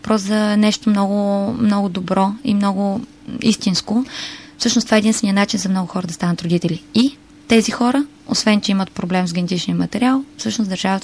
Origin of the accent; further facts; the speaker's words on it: Plovdiv, Plovdiv Province, Bulgaria; ме е срам да казвам, че съм от Пловдив